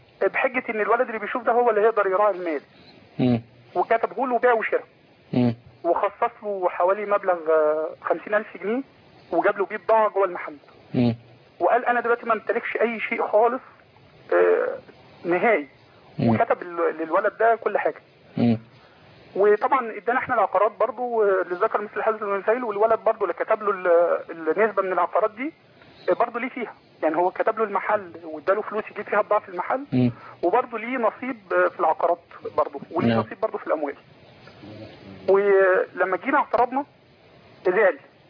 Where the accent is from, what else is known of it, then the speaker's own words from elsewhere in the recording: Asyut, Asyut Governorate, Egypt; من أسيوط.